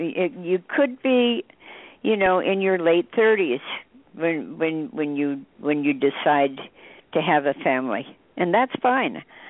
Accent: Bible Belt, United States; born there; I was born in the Bible Belt, in the Depression, okay? Think about where I've come from, okay?

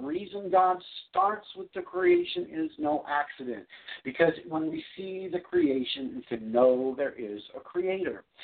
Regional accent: California, United States; now in Texas, United States; because I was raised in California, where when people came from Texas, they spoke in an accent. Now I live down in Texas, and I'm the one with the accent

